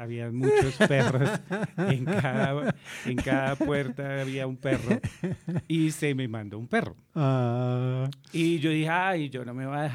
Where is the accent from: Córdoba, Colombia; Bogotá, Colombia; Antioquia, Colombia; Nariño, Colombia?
Bogotá, Colombia; born there; yo nací aquí en Bogotá, somos seis hermanos. Mi padre era llanero, mi madre pues barranquillera.